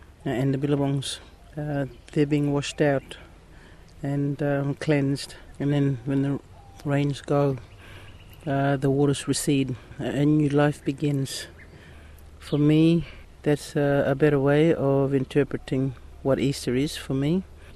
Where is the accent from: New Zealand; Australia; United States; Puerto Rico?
Australia; Daly River, Northern Territory; I'm from Nawiyu community, Daly River. I'm of the Ngunngumuri clan.